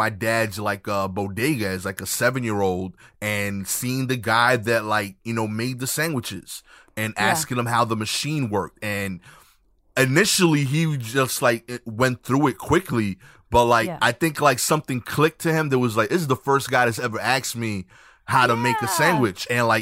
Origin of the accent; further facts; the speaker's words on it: Brooklyn, New York, United States; But yeah, I grew up in Brooklyn, New York. I'm from East New York specifically. I went to school mostly in that area until high school.